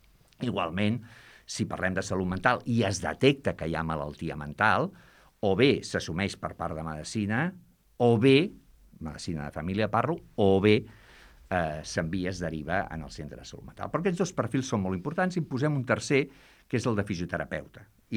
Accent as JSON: {"language": "Catalan", "town": "Barcelona", "region": "Catalonia", "country": "Spain", "said": "Soc de Barcelona, per tant poso exemples de Barcelona"}